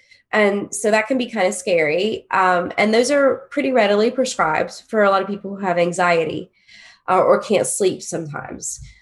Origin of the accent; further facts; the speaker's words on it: West Virginia, United States; And originally I'm from West Virginia. I went to school in Kentucky.